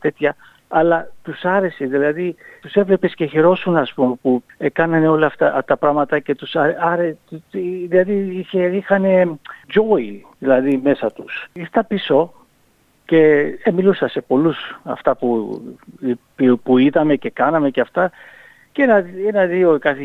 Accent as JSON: {"language": "Greek", "country": "Australia", "tie": "born or raised there", "said": "γιατί μετανάστης εδώ, ήταν δύσκολα μεγαλώνοντας εδώ στην Αυστραλία"}